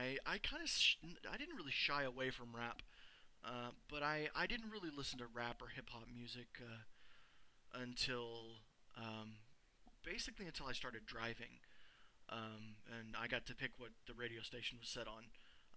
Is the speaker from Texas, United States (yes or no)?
yes; Texas, United States; You know, well, I'm from Texas, clearly I must be a conservative